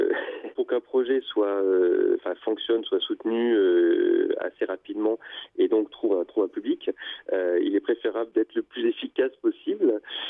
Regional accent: Dieulefit, Auvergne-Rhône-Alpes, France; Je suis originaire de Dieulefi.

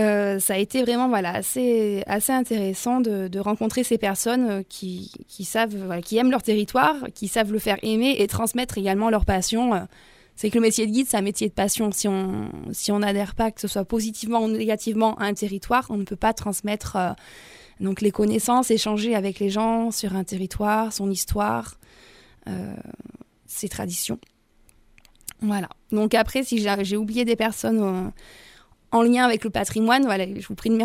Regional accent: Romans-sur-Isère, Auvergne-Rhône-Alpes, France; je suis dromoise, hein, je suis née à Romans, et j'habite sur Cré, en fait.

